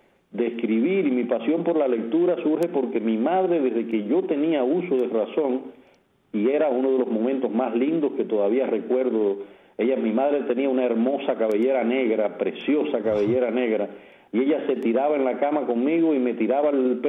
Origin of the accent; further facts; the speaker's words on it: Holguín, Cuba; also born or lived in Guantánamo; yo nací en Guantánamo, pero en Guantánamo prácticamente, como dice mi padre, prácticamente estuve unas horas, porque de allí me trasladé a Holguín, a un pequeño pueblo de Holguín que Desde el triunfo de la revolución se llama Central Antonio Maceo.